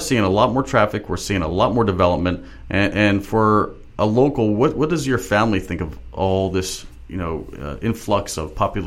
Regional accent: Miami, Florida, United States; when I was growing up in Miami, I thought that it was exclusive there.

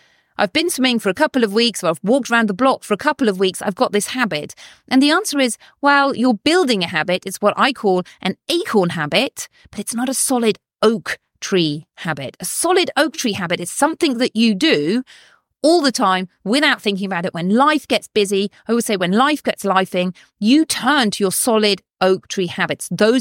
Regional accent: South West England, United Kingdom; I grew up in cider country. I grew up in Devon, in cider country

